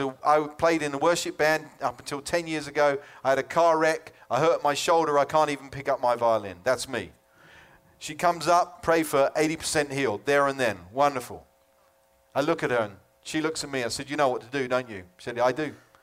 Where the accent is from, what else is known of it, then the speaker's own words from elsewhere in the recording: United Kingdom; now in California, United States; I'm a Brit. I know some people think I sound like New Zealand or Australian or something, but I just got a bit skewed accent living in California.